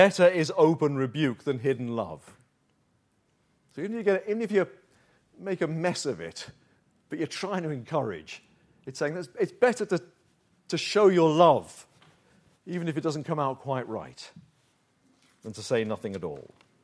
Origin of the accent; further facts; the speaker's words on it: United Kingdom; And, you know, Brits aren't, we're not too good at doing encouragement.